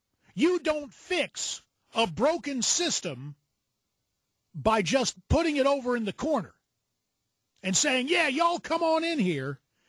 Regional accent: Arizona, United States; this is the gang that took my home state of Arizona to court

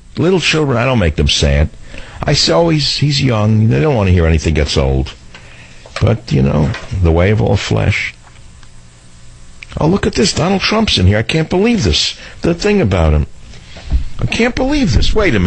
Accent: Queens, New York, United States; There used to be a bicycle path where I grew up in Queens, New York.

